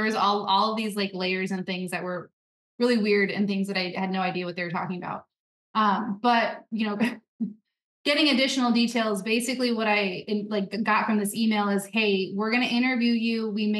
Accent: California, United States; now in Wisconsin, United States; I told my ex-husband that I think we had to move to Wisconsin. I am from Southern California.

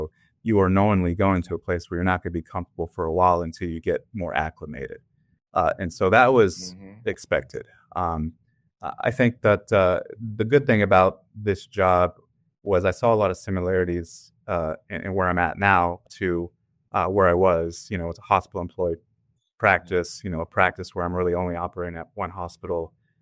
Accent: San Antonio, Texas, United States; But I'm from San Antonio.

